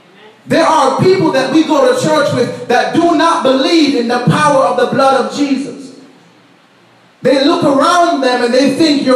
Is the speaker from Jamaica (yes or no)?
yes; Jamaica; Thank God I grew up in Jamaica where we used to make monkey faces all the time.